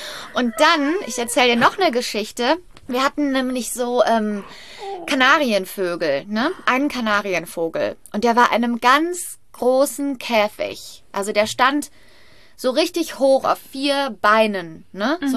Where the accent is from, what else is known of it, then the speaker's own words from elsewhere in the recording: Brachelen, North Rhine-Westphalia, Germany; Also ich bin im Brachelen, im Kreis Hückelhofen, aufgewachsen. Und da haben wir in einem alten Haus gewohnt.